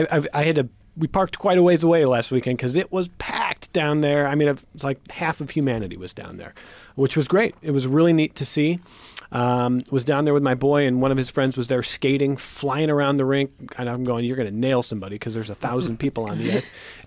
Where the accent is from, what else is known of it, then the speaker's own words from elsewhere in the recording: Ohio, United States; certainly growing up outside Cleveland, there were places that looked a lot like what I experienced at the Rock Holiday Village last weekend.